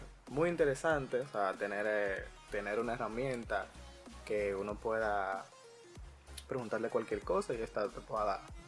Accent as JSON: {"language": "Spanish", "country": "Dominican Republic", "said": "como buen dominicano, un palo"}